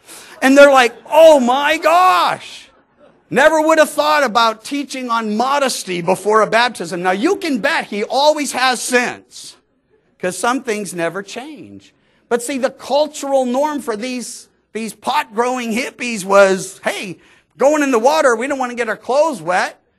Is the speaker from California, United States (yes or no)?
yes; California, United States